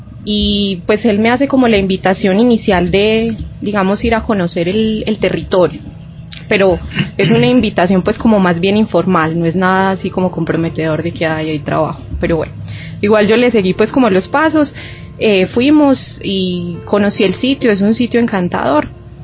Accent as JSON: {"language": "Spanish", "country": "Colombia", "said": "como todo colombiano promedio"}